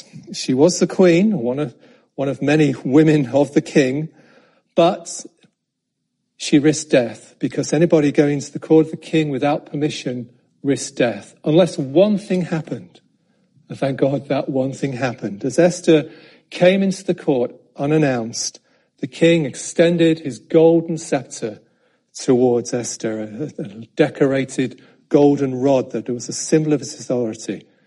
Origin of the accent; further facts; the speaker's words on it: York, Yorkshire and the Humber, United Kingdom; I must have been about 16 in my hometown of York when I was cycling back from playing golf very badly at a local golf club